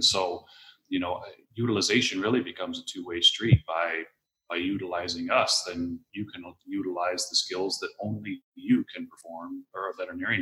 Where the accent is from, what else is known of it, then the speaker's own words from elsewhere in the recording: California, United States; I come from California where our practice act is I'll say pretty rigid.